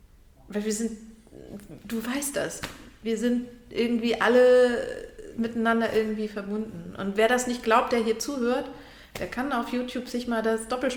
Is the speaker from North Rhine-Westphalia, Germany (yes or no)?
no; Lübeck, Schleswig-Holstein, Germany; ja, ich bin aus Lübeck